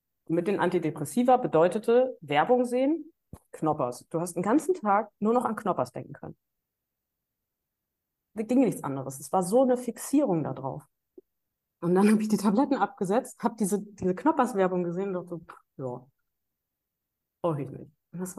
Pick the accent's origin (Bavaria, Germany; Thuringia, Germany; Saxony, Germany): Thuringia, Germany; moved away as an adult; also born or lived in Hesse; now in Bremerhaven, Germany; Also ich bin in Thüringen aufgewachsen. Ich bin in Hessen geboren, in Thüringen aufgewachsen und dann mit 18 nach Bremerhaven.